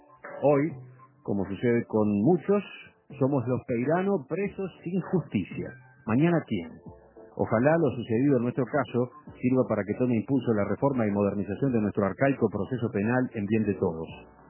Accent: Uruguay; Nos produce pudor como uruguayos

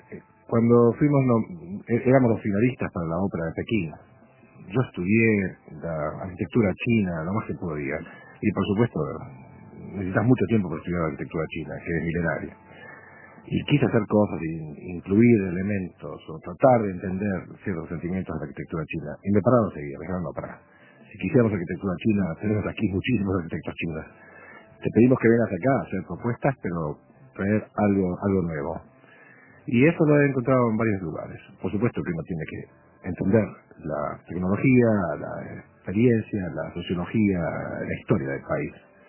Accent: Uruguay; yo soy arquitecto uruguayo

